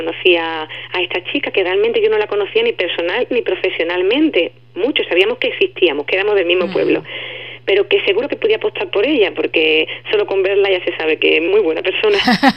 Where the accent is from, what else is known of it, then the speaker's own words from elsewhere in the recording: Spain; yo soy muy española y a mí me cuesta mucho, echo de menos la forma de vida. Me acuerdo muchísimo de mi pueblo, en el que las montañas me parecen enormes cuando voy, porque aquí no hay nada de montaña